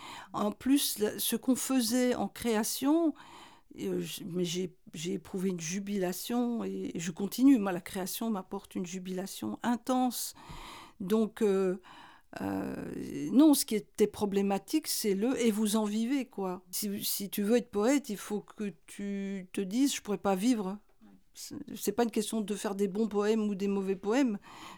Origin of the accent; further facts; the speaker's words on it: Bourgogne-Franche-Comté, France; Moi, je suis originaire du Jura.